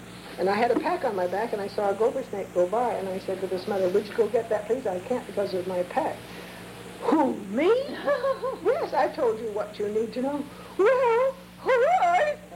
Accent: Honolulu, Hawaii, United States; I come from Honolulu, we have no snakes. I had never seen a snake until I came here.

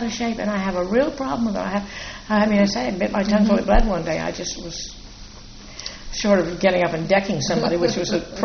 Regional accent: Georgia, United States; now in Fernandina Beach, United States; maybe it was because I was raised on Cumberland, which was a very unusual life

